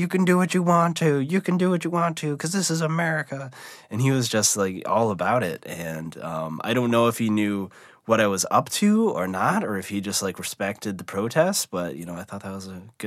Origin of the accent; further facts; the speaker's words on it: Midwest, United States; I was born and raised in the Midwest.